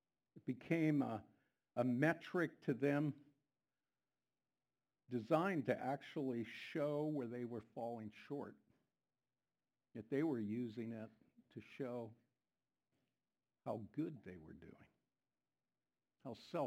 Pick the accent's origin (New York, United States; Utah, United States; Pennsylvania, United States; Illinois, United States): Pennsylvania, United States; accent: Pennsylvanian; Did I say that right? I still have my Pennsylvanian accent.